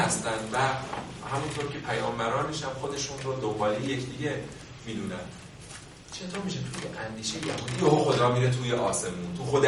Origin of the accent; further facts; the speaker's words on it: Iran; نه اینکه حالا ما چون ایرانی هستیم بگیم بله بله همشون از ما تقلید کرد